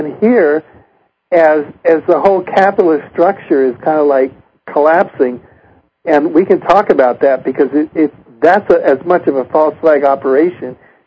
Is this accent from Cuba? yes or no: yes; Cuba; I was raised in Cuba because my mother's side of the family was Cuban